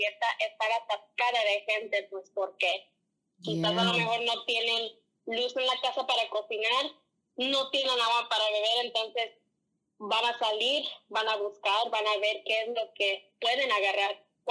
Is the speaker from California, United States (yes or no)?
no; Racine, Wisconsin, United States; now in San Antonio, United States; donde crecí ahí en Racine, y entonces poniéndome a pensar en el presente aquí en San Antonio, en Texas